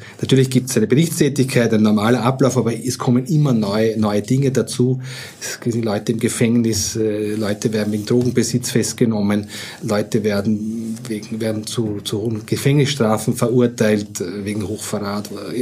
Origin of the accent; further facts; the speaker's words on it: Lower Austria, Austria; born there; im Weinviertel, wo ich geboren bin